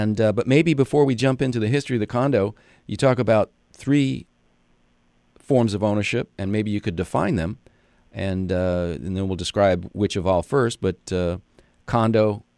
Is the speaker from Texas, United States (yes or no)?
no; Mount Vernon, New York, United States; I'm from New York originally, grew up in Mount Vernon, New York.